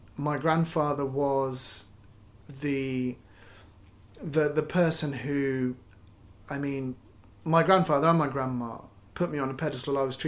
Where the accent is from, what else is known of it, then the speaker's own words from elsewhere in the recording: Solihull, West Midlands, United Kingdom; born there; My background is British Pakistani. I was born in Solihull in 1977. I am one of two sons and am a, well, essentially a first generation.